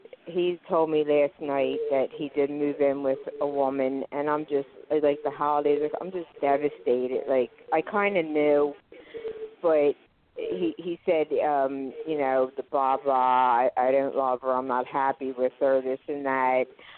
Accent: Pennsylvania, United States; I'm from Pennsylvania.

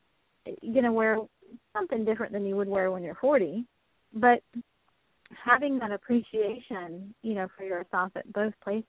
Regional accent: Texas, United States; I came from Texas up there, and I don't dress like a normal, I don't know if you call it normal Texas girl does

